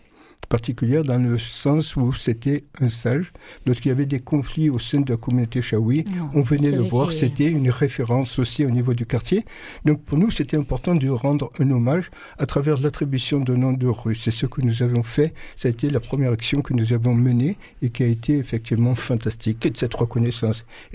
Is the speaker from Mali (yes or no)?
no; Marseille, Provence-Alpes-Côte d'Azur, France; comme heureusement j'étais de Bisserine, donc je connaissais un peu le public et non seulement les quartiers, puisque venant de là